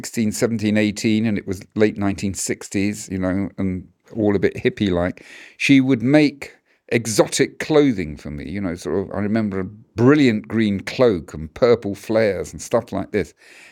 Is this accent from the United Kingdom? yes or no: yes; United Kingdom; I'm British